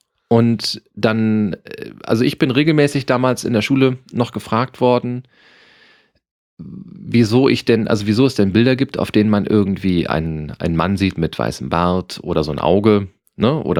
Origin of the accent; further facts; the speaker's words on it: Damme, Lower Saxony, Germany; In meiner Heimat wurde es, also es gibt eine. Ich würde sagen, eine Karnevalshochburg in Niedersachsen und das ist Damme.